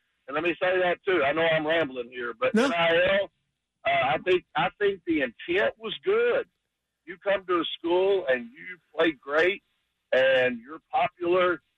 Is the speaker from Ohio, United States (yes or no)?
no; Dallas, Texas, United States; I grew up in Dallas, so I've been a Cowboy fan, you know, for about, 60 years.